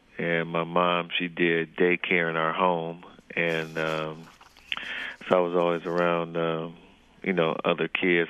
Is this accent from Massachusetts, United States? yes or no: no; Cleveland, Ohio, United States; growing up in Cleveland, Ohio, back then, and you're talking about the, 70s and 80s